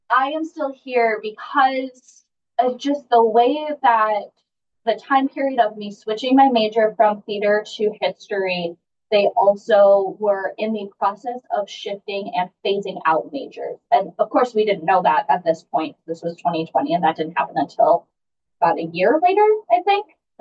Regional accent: Milwaukee, Wisconsin, United States; Yes, so I am from Milwaukee, Wisconsin. So I am a part, technically right now, I'm a part of the Headwaters delegation.

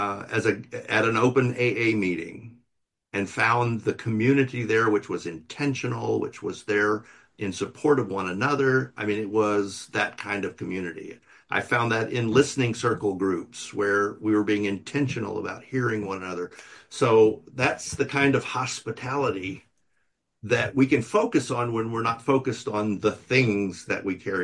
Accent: the South, United States; moved away; It was very much a part of the culture where I grew up in the South. It's not, I don't know that it necessarily is now. I've been out of the South for 30 years.

